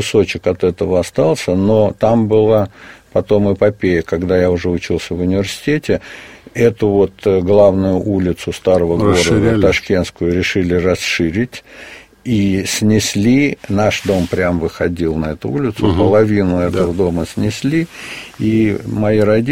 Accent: Samarkand, Samarqand Region, Uzbekistan; я говорю на их родном языке, и что я из Самарканда

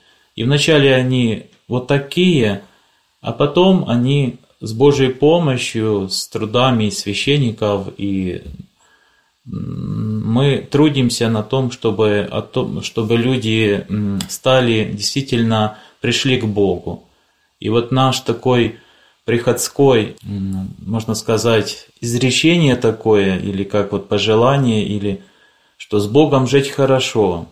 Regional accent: Pochaiv, Ternopil Oblast, Ukraine; now in Italy; Да, я родом с Украины. Родился я в городе Почаев, где находится большая лавра, Свято-Успенская Почаевская лавра. Здесь закончил семинарию

